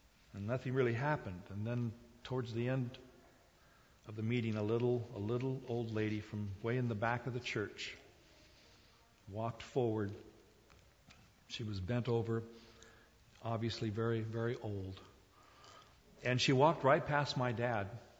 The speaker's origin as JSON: {"language": "English", "country": "South Korea", "tie": "born or raised there", "said": "And so I grew up on the Sawdust Trail, as they call it. In Korea, though, it wasn't sawdust."}